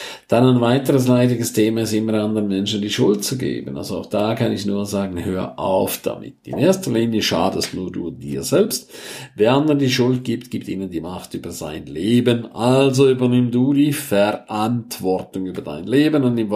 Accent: St. Moritz, Graubünden, Switzerland; now in Germany; Also ich war jetzt die meiste Zeit in meiner Heimat in St. Moritz und habe es da sehr genossen.

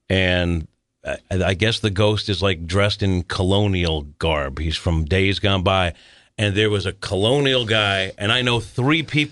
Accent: South Nyack, New York, United States; there's this one house where I grew up in South Nyack, New York, that is famous for being haunted. It might be Central Nyack, but it's in the Nyack area proper.

